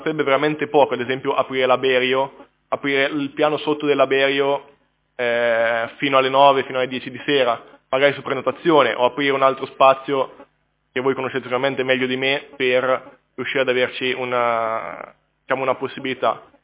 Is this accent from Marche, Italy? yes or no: yes; Marche, Italy; now in Genoa, Italy; Io sono marchigiano e ho detto a 10 persone almeno venite a Genova perché a Genova si sta bene all'università.